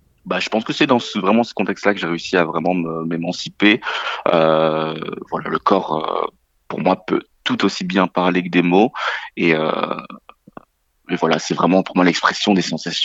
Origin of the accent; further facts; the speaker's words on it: Hauts-de-France, France; ou même dans le nord de la France, là où j'ai grandi.